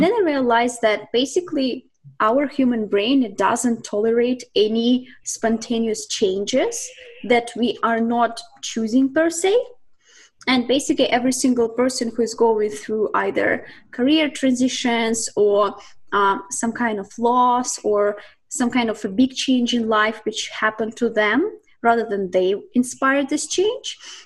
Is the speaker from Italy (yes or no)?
no; Siberia, Russia; I grew up in Russia, in Siberia. It's the furthest part in Russia.